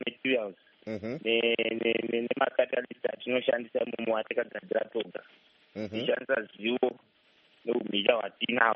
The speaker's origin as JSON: {"language": "English", "country": "Zimbabwe", "said": "Yeah. I'm from Zimbabwe."}